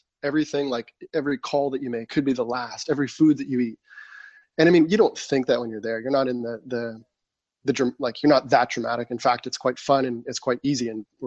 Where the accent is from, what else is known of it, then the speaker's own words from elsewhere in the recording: Canada; I'm Canadian, so 58 degrees Celsius was one of the hottest days there.